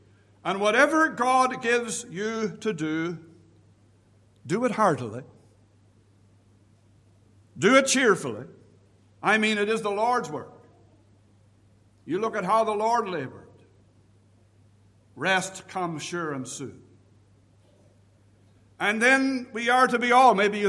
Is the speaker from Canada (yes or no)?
yes; Canada; moved away as an adult; now in United Kingdom; I, as you know, not from this part of the world. Although I've been here now for some 16 years, I'm a British citizen. I'm also a Canadian citizen. But when we grew up back home, we essentially grew up in skates.